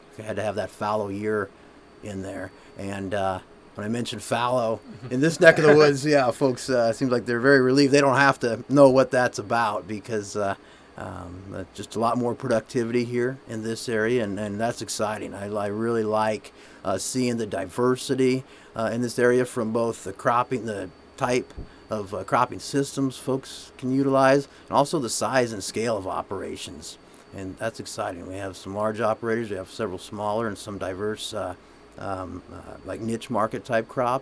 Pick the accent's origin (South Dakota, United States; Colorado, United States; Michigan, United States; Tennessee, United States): Colorado, United States; Holly; but yeah, I'm from Holly, Colorado. So it was quite a move. 2 days, a pretty long drive. Holly, Colorado is in the southeastern part of the state.